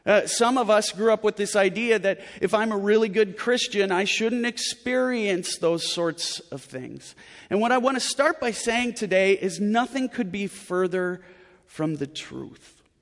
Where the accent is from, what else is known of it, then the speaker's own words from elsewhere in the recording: Midwest, United States; I grew up in the Midwest.